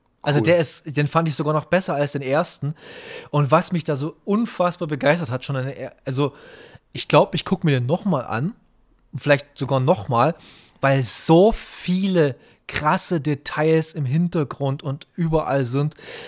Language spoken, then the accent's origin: German; Germany; born there; ich bin kein richtiger DDR-Bürger, ich bin halt in der DDR geboren.